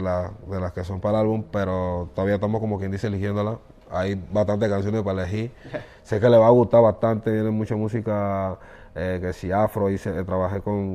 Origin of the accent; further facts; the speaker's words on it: Panama; para que sepan que soy de Panamá, que no lo he olvidado, que sigo siendo el mismo.